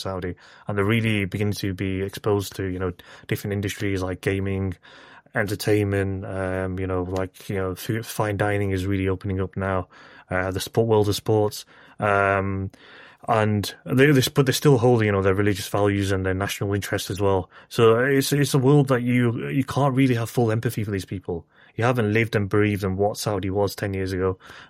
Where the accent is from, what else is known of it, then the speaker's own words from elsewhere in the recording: United Kingdom; this will be really risky to me as a British Britanni doing this.